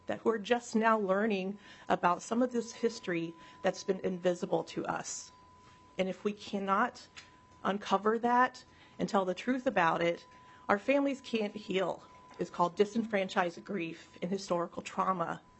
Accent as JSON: {"language": "English", "town": "Pine Ridge", "region": "South Dakota", "country": "United States", "said": "I come from the Oglala Lakota Nation from Pine Ridge, South Dakota."}